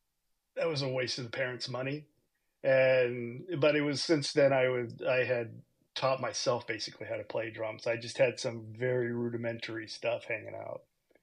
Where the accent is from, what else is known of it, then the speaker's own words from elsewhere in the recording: California, United States; now in Seattle, United States; We'll just say that I moved up from California, which is bad enough in and of itself.